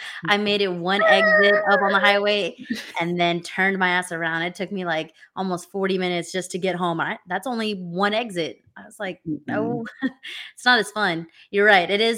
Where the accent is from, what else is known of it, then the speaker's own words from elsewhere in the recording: Texas, United States; I'm from Texas, right to bear arms.